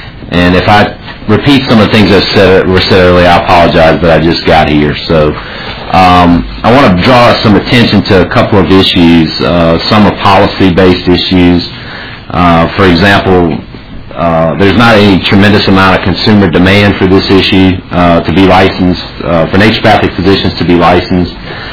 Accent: Louisiana, United States; Pardon me, I'm from deep, deep South Louisiana, so if my accent sort of throws you off, I tend to talk too fast, just raise your hand and I'll slow down.

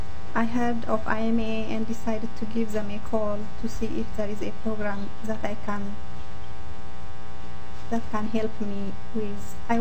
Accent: Eritrea; English is a second language; now in Rochester, United States; I live in Rochester, Minnesota right now, and I am originally from Eritrea. I came to the United States in November 2008 to Winona, Minnesota. I moved to Rochester in January 2010 with my two kids.

